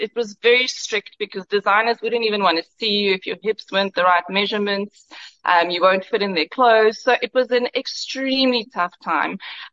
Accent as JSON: {"language": "English", "region": "Karoo", "country": "South Africa", "said": "I'm a self-proclaimed farm girl. Well, self-proclaim it, but I'm from the Karoo. My dad was a farmer."}